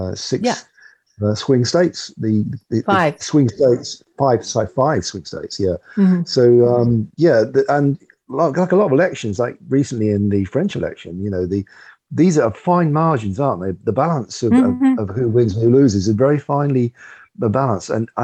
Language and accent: English; United Kingdom; speaking as a Brit, you know, in the UK, I've grown up with this reverence for the BBC.